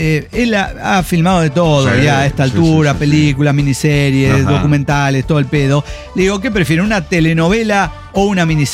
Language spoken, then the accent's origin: Spanish; Bucaramanga, Santander, Colombia; de Bucaramanga, Colombia.